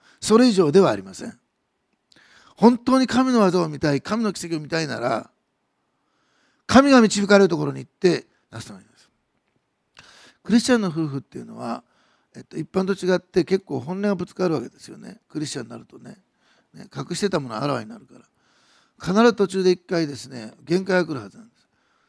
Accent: Osaka, Japan; 私は母は、兵庫で、父は愛媛ですけども、まあ、大阪生まれの大阪育ちなんですね。根っからの大阪です。

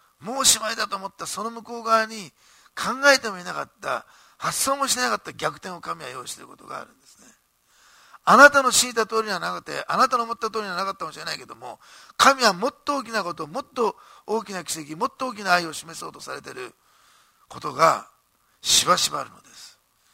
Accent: Osaka, Japan; born there; で、私は大阪生まれで

